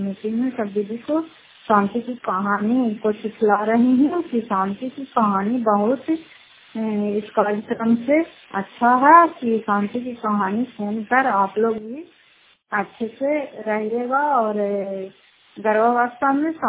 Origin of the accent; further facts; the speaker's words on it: Fatehpur, Bihar, India; घर फतेहपुर पंचायत मकरौता जिला नालंदा करातसरा ब्लॉक की निवासी हूँ